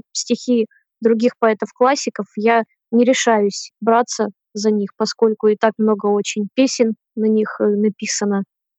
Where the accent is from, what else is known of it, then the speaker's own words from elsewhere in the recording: Krasnodar, Krasnodar Krai, Russia; now in Moscow, Russia; Ну, сама я родом из Краснодара, проучилась в Армавирской специализированной школе для слепых и слабовидящих детей